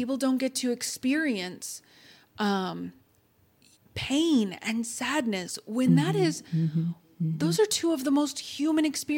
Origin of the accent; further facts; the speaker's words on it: Texas, United States; I'm sorry. I'm from Texas.